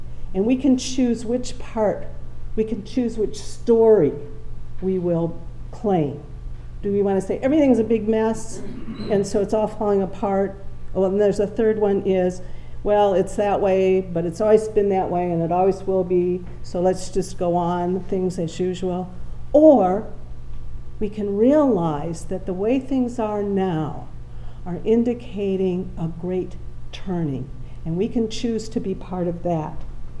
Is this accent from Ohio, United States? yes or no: no; Madison, Wisconsin, United States; also born or lived in Tulsa, Oklahoma; I grew up in Madison, the East Side, and then I went away to become a Dominican, and I got to see the world in a way. Spent a lot of the world in Tulsa, Oklahoma